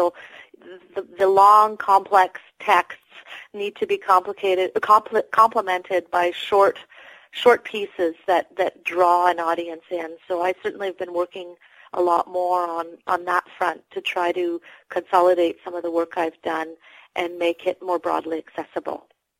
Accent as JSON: {"language": "English", "region": "Western Canada", "country": "Canada", "tie": "born or raised there", "said": "because when I was raised in Western Canada, Francophones did not have their own schools yet."}